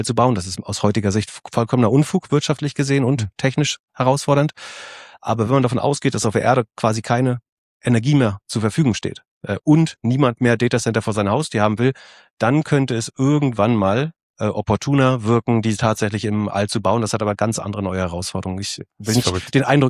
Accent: Mecklenburg-Vorpommern, Germany; oben in meiner Heimat in Mecklenburg-Vorpommern, wo ständig Sonne scheint und die Windräder drehen.

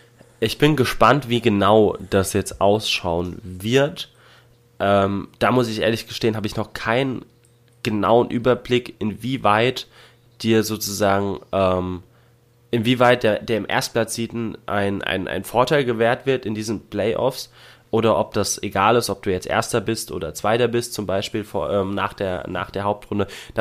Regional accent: Mainz, Rhineland-Palatinate, Germany; freut mich natürlich als Mainzer Bub besonders.

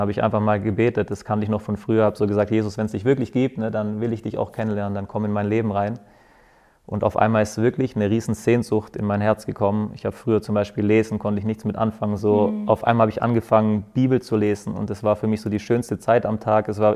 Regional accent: Baden-Württemberg, Germany; als Schwabe

